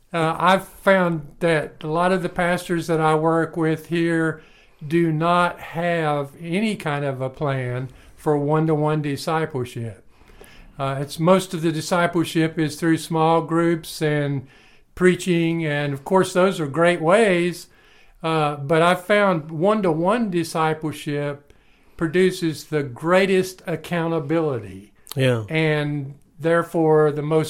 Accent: North Carolina, United States; I grew up in North Carolina and came on staff with Campus Crusade for Christ way back when I was 24 years old. I'm 75 now.

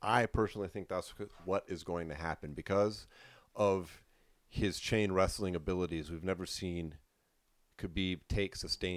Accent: Colorado, United States; He's out of from my home state, Colorado.

